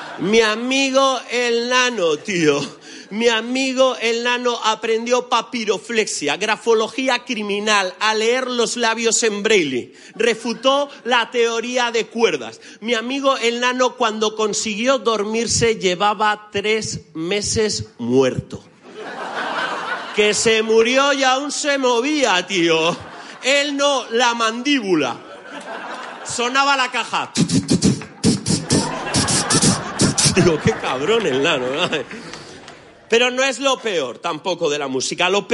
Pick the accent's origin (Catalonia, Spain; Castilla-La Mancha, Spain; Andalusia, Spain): Castilla-La Mancha, Spain; Puertollano; en Puerto Llano, que es de donde yo vengo